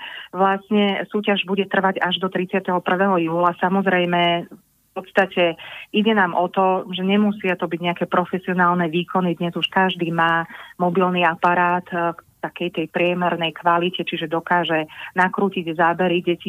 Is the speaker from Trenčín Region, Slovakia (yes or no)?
yes; Trenčín, Trenčín Region, Slovakia; now in Kežmarok, Slovakia; stále trvalé bydlisko mám v Bratislave, aj keď som rodáčka z Trenčína, ako ste avizovali, no a stále žijem pod Tatrami